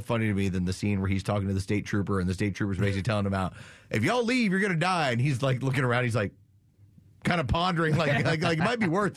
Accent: San Antonio, Texas, United States; So I grew up in San Antonio, Texas, where I went.

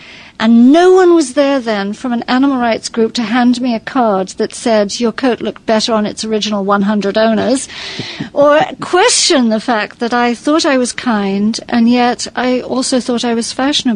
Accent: England, United Kingdom; now in Maryland, United States; No, I'm English originally, but I moved to Maryland.

